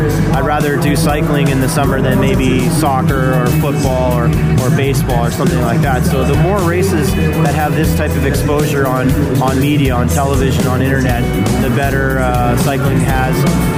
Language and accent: English; Ottawa, Ontario, Canada; now in Tucson, United States; I grew up in Ottawa, but I spent all my winter months in Tucson, Arizona. I still use Tucson as my home.